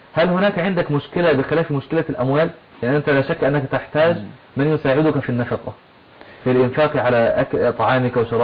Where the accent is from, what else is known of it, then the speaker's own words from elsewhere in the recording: Egypt; نحن عندنا في مصر وفي غيرها من بلاد المسلمين الكتب في البيوت ولكن لا يقرأ فيها أحد.